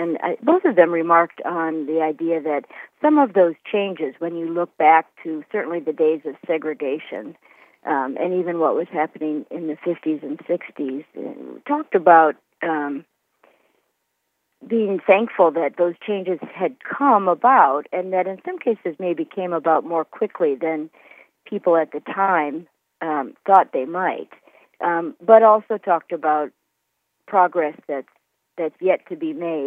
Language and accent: English; Wisconsin, United States; I think as somebody growing up in Wisconsin